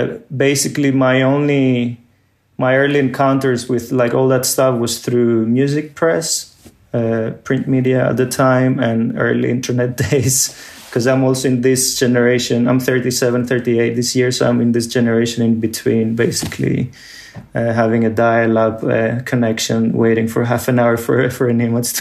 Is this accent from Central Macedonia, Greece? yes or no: no; Athens, Attica, Greece; growing up in Athens was a very limited, despite being a big, huge European capital, it was a very, very limiting space to engage with anything that had to do with subcultures, with underground music and independent music